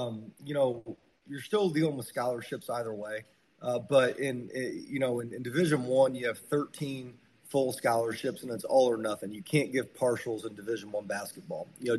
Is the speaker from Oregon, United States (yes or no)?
no; Indianapolis, Indiana, United States; But to be able to do it in my hometown, you know, I'm from Indianapolis. I'm an Indianapolis guy through and through.